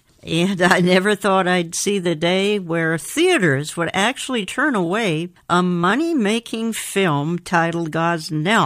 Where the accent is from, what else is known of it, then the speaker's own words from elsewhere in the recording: Minnesota, United States; I never thought I'd live to see the day where in my hometown of the Twin Cities, the land of 10,000 lakes and 10,000 churches, only two of those churches would preach on the rapture.